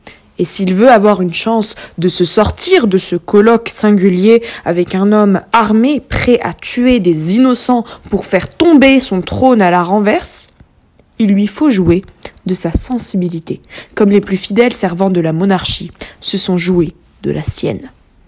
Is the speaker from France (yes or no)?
no; Morocco; quand on est marocain qui vit au Maroc